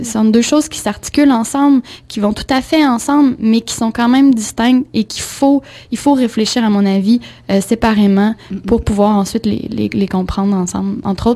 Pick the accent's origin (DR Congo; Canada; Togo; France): Canada; Quebec City, Quebec; Puis, en fait, je suis revenue à Québec, ma terre natale.